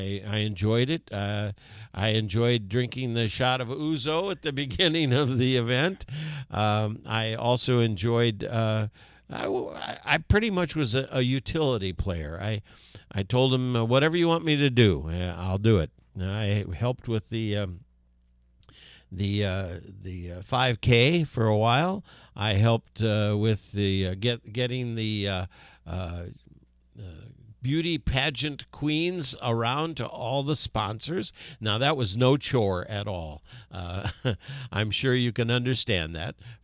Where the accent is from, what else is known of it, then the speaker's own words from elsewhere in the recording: Valparaiso, Indiana, United States; moved away as an adult; When I came here, came to Ohio, let's see, back in 83, my goodness, it's been a long time. I came from Valparaiso, Indiana, where they have another popcorn festival.